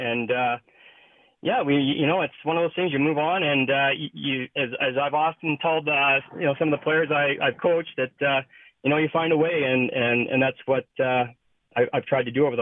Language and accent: English; Sherwood Park, Alberta, Canada; I mean, I grew up playing hockey in Sherwood Park and all the way up